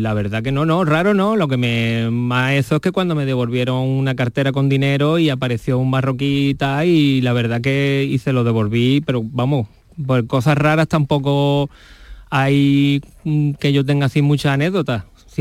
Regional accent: Málaga, Andalusia, Spain; Y la verdad que yo estaba bien porque yo soy de Málaga.

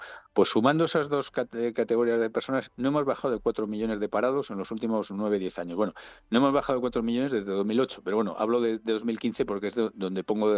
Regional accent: Asturias, Spain; born there; Yo soy asturiano de nacimiento. Asturias es una de las regiones más envejecidas de Europa.

